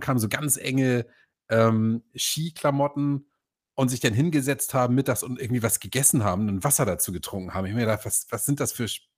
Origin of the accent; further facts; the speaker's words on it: Hamburg, Germany; Als Norddeutscher, ich komme ja aus Hamburg, lebe ja in Hamburg